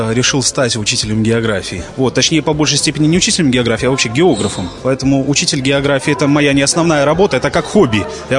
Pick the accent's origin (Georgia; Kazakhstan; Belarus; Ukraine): Belarus; also born or lived in Ufa, Russia; Впервые в Беларусь я попала в 92-м году. Вот. Родился в 88-м году в городе Уфа, а уже в 92-м году мы переехали в Беларусь.